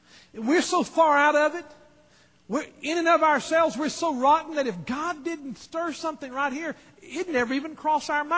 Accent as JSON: {"language": "English", "region": "Texas", "country": "United States", "said": "Now, I know because you listen to my accent, most of you folks thought I was from New York, but I'm really not. I am from Texas."}